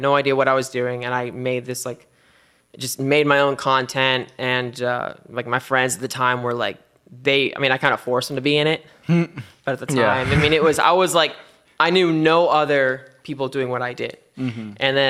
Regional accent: Houston, Texas, United States; also born or lived in Lubbock; now in Dallas, United States; I grew up in Houston, and then went to school like up until I was like 18. I was like in Houston, and then after that, I went to school at Texas Tech in Lubbock for 4 years, and then moved to Dallas

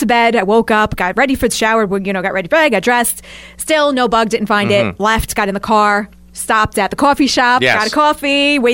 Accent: Brooklyn, New York, United States; when I grew up in Brooklyn, it was just a bad situation.

